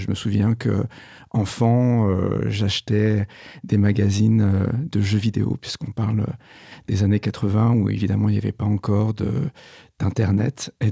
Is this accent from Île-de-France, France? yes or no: no; Grand Est, France; born there; Alors effectivement, je suis né en Lorraine et j'aime beaucoup dire que je suis né à la frontière de plusieurs pays et de plusieurs périodes, puisque je suis né à une semaine des années 80, le dernier Noël de la décennie 70.